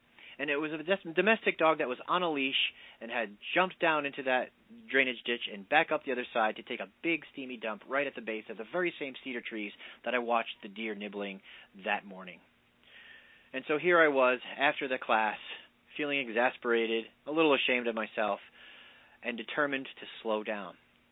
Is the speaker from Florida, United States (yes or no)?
no; New Jersey, United States; When I was growing up in the Pine Barrens, there were cottontails everywhere